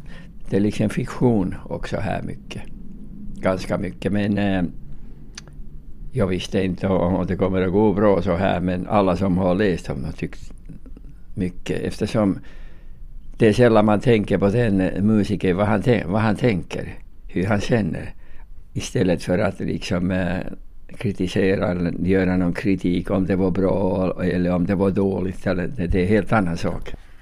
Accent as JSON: {"language": "Swedish", "country": "Finland", "also_born_or_lived": "Sweden", "first_language": "Finnish"}